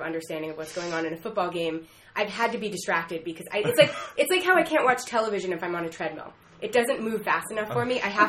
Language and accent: English; Manhattan, New York, United States; You know, I grew up in Manhattan. I lived in the city my whole life.